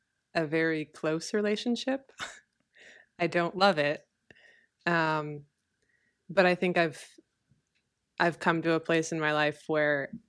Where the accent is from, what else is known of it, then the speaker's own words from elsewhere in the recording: San Diego, California, United States; also born or lived in Houston, United States; I was born in San Diego, and then I moved to Houston, and we lived there for 7 years before moving back to San Diego after that.